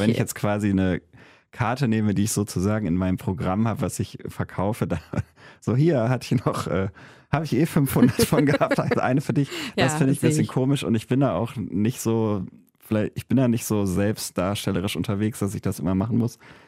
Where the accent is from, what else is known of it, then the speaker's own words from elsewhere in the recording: Kiel, Schleswig-Holstein, Germany; also born or lived in Wuppertal / Hamburg / Berlin; Also ich bin ja in Wuppertal geboren und bin dann allerdings mit meinen Eltern als Kind weggezogen. Wir sind dann an die Ostsee nach Kiel gezogen. Dann habe ich in Hamburg gelebt und dann lange, lange in Berlin.